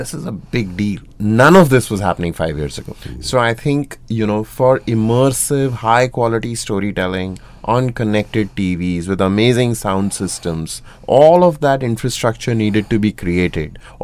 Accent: Madhya Pradesh, India; born there; first language Hindi; English is a second language; I am from Bengali origin, but I was born in Madhya Pradesh. My ancestors had actually moved out of Bengal over 100 years ago. So Hindi actually is the first language that I learned, not literally my mother tongue, Bangla, which I learned later.

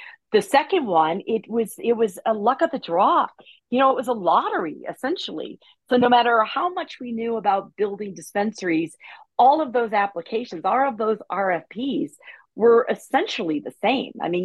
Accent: Belleville, Illinois, United States; I'm the oldest of 10 kids, and I grew up in Belleville, Illinois, which is 5 minutes, a stone's throw from St. Louis, Missouri.

